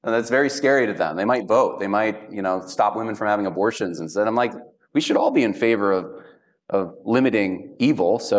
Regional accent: United States; I think it's because I'm an American and because of our history, and I'm probably also Baptist or Baptistic and stuff.

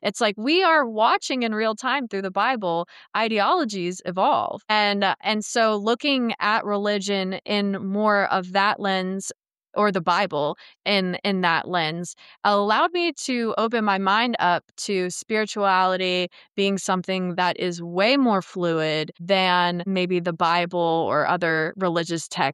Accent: United States; born there; I was born in America.

